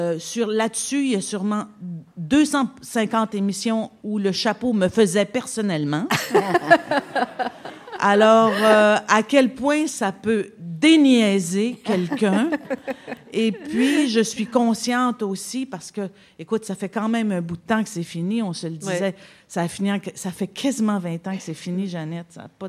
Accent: Quebec, Canada; quand moi je suis issue du Saguenay-Lac-Saint-Jean, d'ailleurs le début, j'ai 60 ans cette année

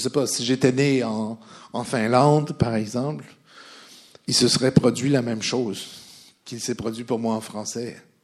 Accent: Quebec, Canada; mais en même temps, on est minoritaire en tant que Québécois.

